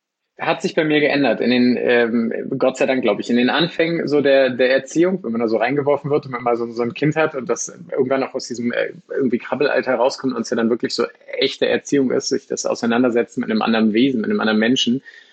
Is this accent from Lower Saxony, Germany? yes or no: yes; Lower Saxony, Germany; Ich komme aus dem schönen Niedersachsen, also Mitte von Deutschland